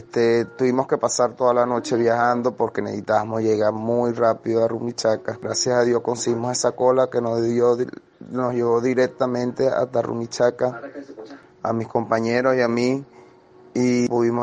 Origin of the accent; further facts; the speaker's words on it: Venezuela; now in Peru; soy de Venezuela y 100% orgulloso de llegar aquí a Perú como llegué y 100% orgulloso de ser venezolano.